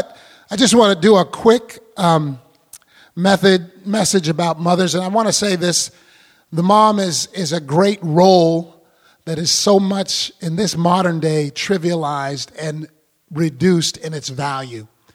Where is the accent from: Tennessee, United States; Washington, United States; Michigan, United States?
Washington, United States; Seattle; also born or lived in Wichita, United States; We grew up here in Seattle area. I was actually born in Wichita but didn't live there. My dad was transferred from Boeing in Wichita to Boeing in Seattle.